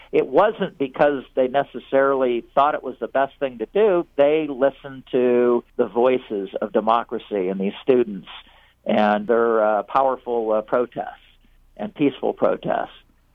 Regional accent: Mishawaka, Indiana, United States; I grew up in Mishawaka in South Bend, Indiana, and my parents drilled into the five of us that the norms of American character are about respect and kindness to others

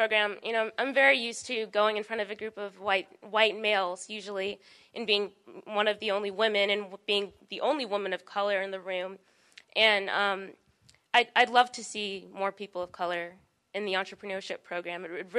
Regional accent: West Bloomfield, Michigan, United States; I grew up in West Bloomfield, Michigan, which at the time I didn't know was racist

